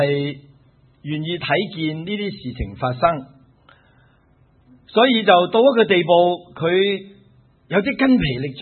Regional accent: China; 我哋特别我哋中国人会好觉得亲情系好宝贵

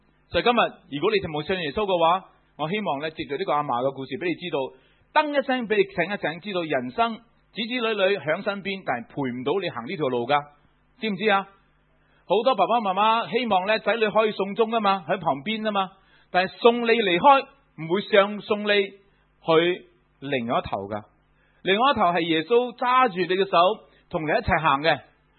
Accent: China; 我哋经常寄钱翻中国唐山嘅啦，呢个系我哋中国人嘅习惯嚟嘅啦

